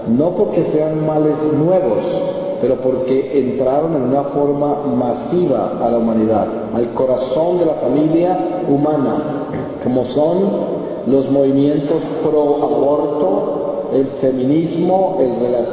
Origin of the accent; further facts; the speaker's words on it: Colombia; Yo nací en Colombia, en una población pequeña de cultivadores de café en las montañas de los Andes, en una familia católica, y crecí con todas las tradiciones y enseñanzas de la Iglesia Católica en una familia muy numerosa.